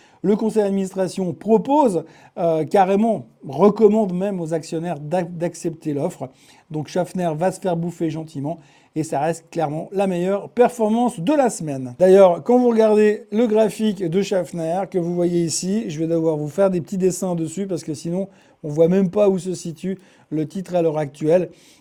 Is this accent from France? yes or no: no; Switzerland; ce qu'il faut retenir chez nous en Suisse